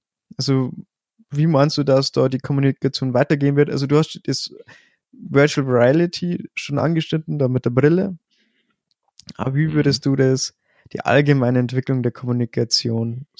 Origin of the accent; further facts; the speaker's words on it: Bavaria, Germany; für mich als Bayer, für mich ist Bayerisch und Hochdeutsch sind nur mal so zwei Sprachen.